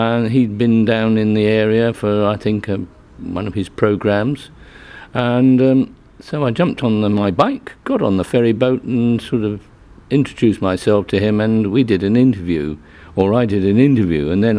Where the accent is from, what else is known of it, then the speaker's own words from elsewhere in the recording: London, United Kingdom; born there; also born or lived in Gloucestershire, United Kingdom; I'm a Londoner by birth, but lived in Gloucestershire for a long time.